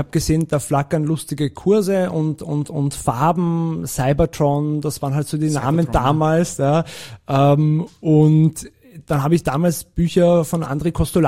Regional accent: Vienna, Austria; Ich bin in Wien geboren und aufgewachsen im 7. Bezirk.

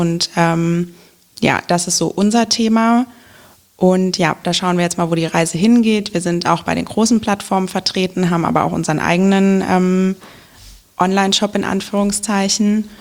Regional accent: Wiesbaden, Hesse, Germany; Ich bin nämlich in Wiesbaden geboren und habe immer in Wiesbaden gewohnt. Also obwohl ich dann auch in Frankfurt studiert habe, ich bin gependelt und bin immer in meiner Heimatstadt geblieben.

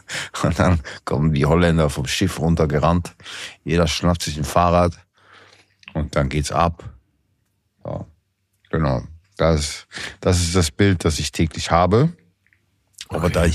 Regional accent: Gmunden, Upper Austria, Austria; Im Salzkammer gut bei uns hier in Österreich, so da kommen ja meine Familie eigentlich her. Ich bin ja auch in Gunten geboren und das ist da und das ist ja am Traunsee.

